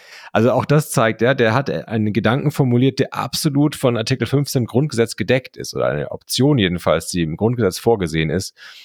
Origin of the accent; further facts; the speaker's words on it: Bavaria, Germany; Also ich bin in Bayern aufgewachsen, mir ist es auch geläufig.